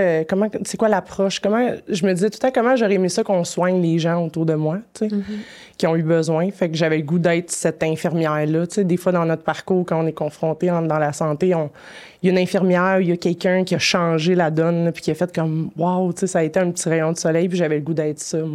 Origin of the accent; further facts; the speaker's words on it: Quebec, Canada; petite vie banale de fille de la Rive-Sud, de … on peut pas être plus québécois que ça